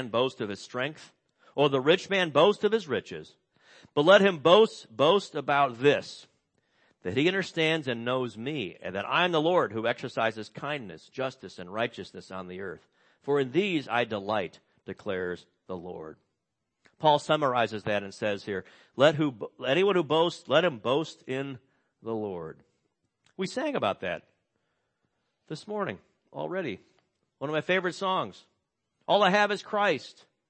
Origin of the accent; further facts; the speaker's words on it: Illinois, United States; I'm from Illinois. We don't do that. I've never heard anyone from Illinois say, yep, I'm an Illinoisan.